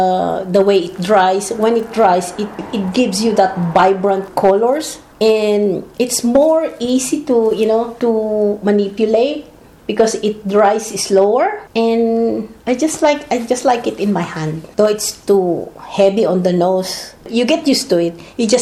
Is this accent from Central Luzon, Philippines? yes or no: yes; Casiguran, Central Luzon, Philippines; and when I was growing up, I was born in Kasiguran, the home of the Negritos, the Agta or the Dumagat. And when I was growing up, I remember I'm mixing with them all the time.